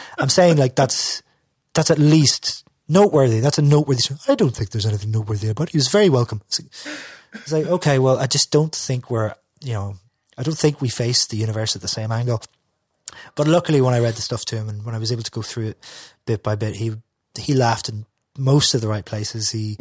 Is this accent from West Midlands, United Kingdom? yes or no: no; Derry, Northern Ireland, United Kingdom; It's like, how would that go? What do I write? I'm from Derry.